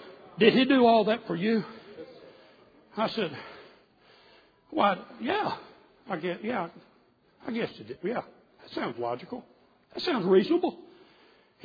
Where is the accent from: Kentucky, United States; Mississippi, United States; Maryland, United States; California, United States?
Kentucky, United States; I remember growing up in the Kentucky churches